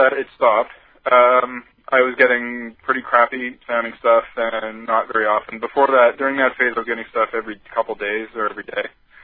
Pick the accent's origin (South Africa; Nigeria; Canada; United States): Canada; I mean, I'm personally Canadian.